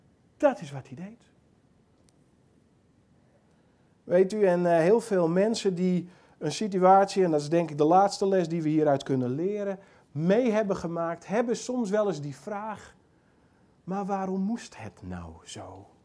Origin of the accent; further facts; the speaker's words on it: Friesland, Netherlands; Nou, sorry, ik ben een Fries, kan er ook niks aan doen.